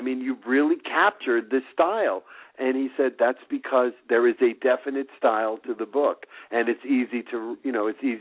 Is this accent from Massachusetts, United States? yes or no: yes; Boston, Massachusetts, United States; moved away as an adult; now in New York, United States; When I was raised in Boston, but I moved. I say when I graduated college, I threw my cap in the ground on the air. By the time it hit the ground, I was living in New York.